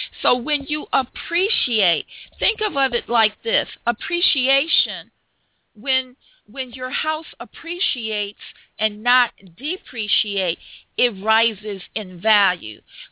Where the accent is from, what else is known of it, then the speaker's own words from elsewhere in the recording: Chicago, Illinois, United States; You know, I'm from Chicago